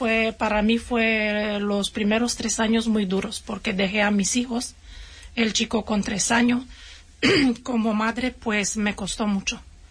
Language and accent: Spanish; Romania; moved away as an adult; porque yo vine sola, tengo dos hijos, o tenía, y dejé en mi país con mis padres. Tenía que venir sola, buscar trabajo, y la verdad que tuve suerte.